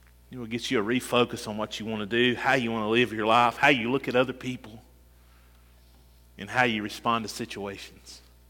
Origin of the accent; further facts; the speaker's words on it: the South, United States; I don't know about you, but I'm from the South.